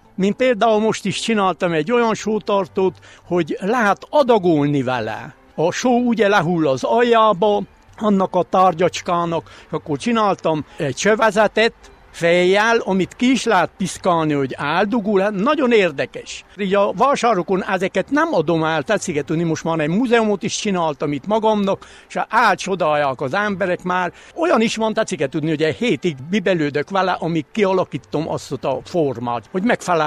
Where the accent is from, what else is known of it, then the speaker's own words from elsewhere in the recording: Szentivánlaborfalva, Covasna, Romania; egy csodálatos falu volt Szent Iván Laborfalva. És mi gyermekül úgy nőttünk fel, hogy ezeket a dolgokat nagyon átvettük, szerettük, és még most is, 70 éves vagyok